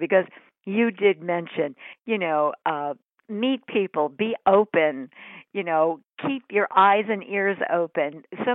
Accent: New York, United States; And I'm a New Yorker, but I'm a fairly kind of conservative, you know, older person

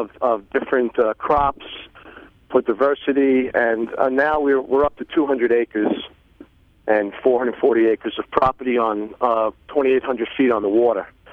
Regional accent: Queens, New York, United States; I moved out from Queens. I'm a Queens boy.

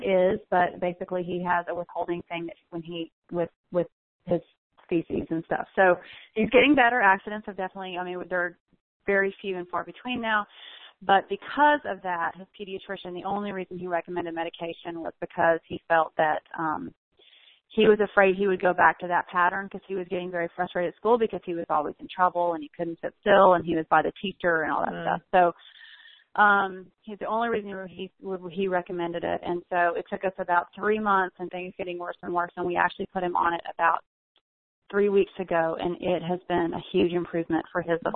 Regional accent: Augusta, Georgia, United States; I'm from Augusta, Georgia.

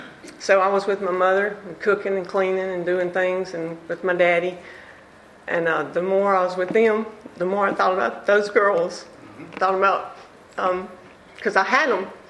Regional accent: Byram, Mississippi, United States; We are from Mississippi, from Byram, Mississippi.

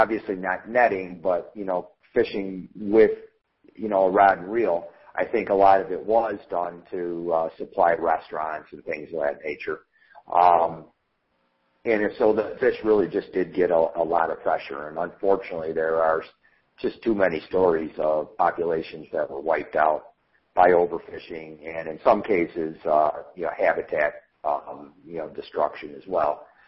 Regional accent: Grand Island, New York, United States; my uncle was a member of a fishing club where I grew up on Grand Island, New York, right in the upper Niagara River

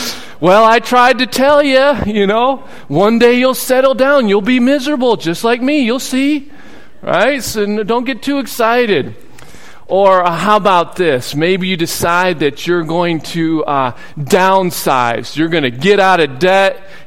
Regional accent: Michigan, United States; Well, growing up in Michigan, we had a cottage in upper Michigan, not the UP, but in the northern part of Michigan on a lake called Higgins Lake.

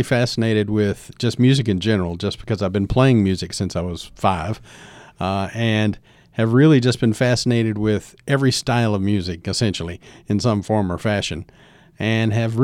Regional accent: Abingdon, Virginia, United States; also born or lived in Radford; I was born in Radford, Virginia. And grew up in Abingdon, and attended Virginia Tech in Blacksburg

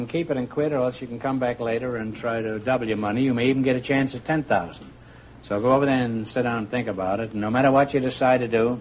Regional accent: Massachusetts, United States; born there; Well, it was for me, because I was born in Massachusetts.

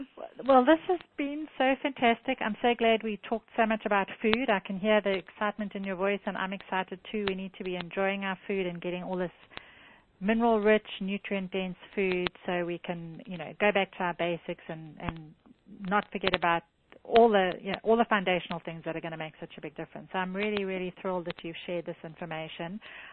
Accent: South Africa; I grew up in South Africa

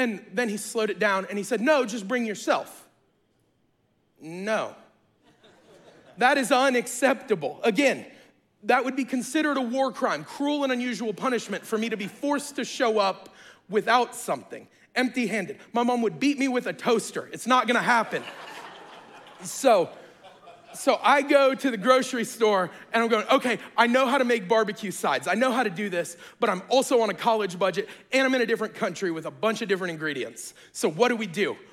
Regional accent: the South, United States; I'm from the South.

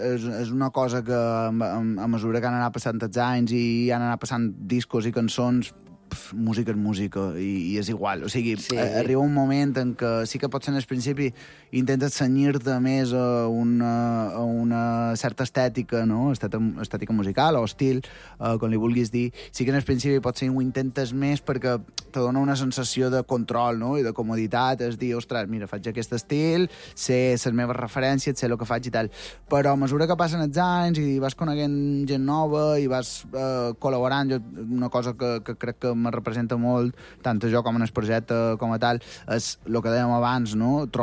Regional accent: Santa Maria, Catalonia, Spain; jo que sóc de Santa Maria, tocar per festes pues sempre és una alegria

